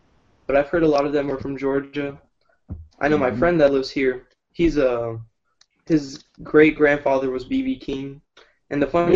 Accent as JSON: {"language": "English", "country": "Romania", "tie": "born or raised there", "second_language": "English", "lives_now": "United States", "said": "Well, I spent a lot of my younger life in Romania."}